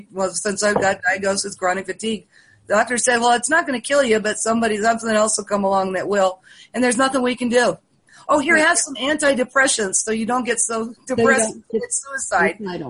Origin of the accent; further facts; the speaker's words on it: Santa Barbara, California, United States; I was raised in Santa Barbara. I graduated from San Marcos High School in 1971.